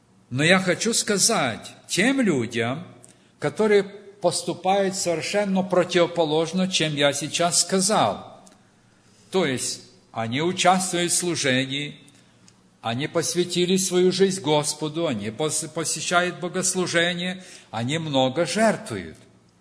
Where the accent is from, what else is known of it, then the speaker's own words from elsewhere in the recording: Western Ukraine, Ukraine; я говорю, ну, я с Западной Украины приехал.